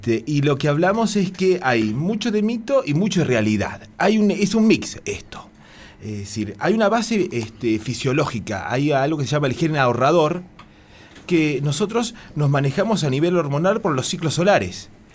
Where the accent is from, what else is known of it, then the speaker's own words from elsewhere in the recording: Argentina; cená a las 10 como buenos argentinos otra vez.